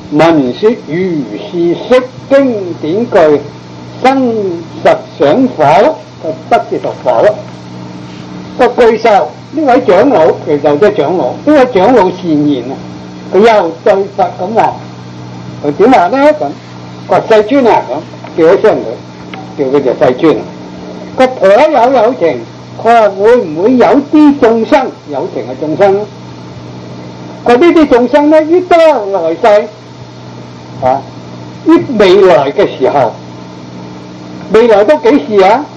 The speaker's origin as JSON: {"language": "Cantonese", "region": "Guangdong", "country": "China", "accent": "Cantonese"}